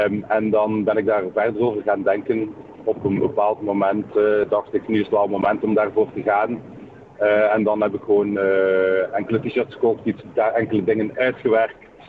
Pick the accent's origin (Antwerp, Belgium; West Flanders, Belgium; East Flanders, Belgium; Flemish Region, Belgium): East Flanders, Belgium; Ghent; Sowieso ben ik als echte Gentenaar, geboren en getogen.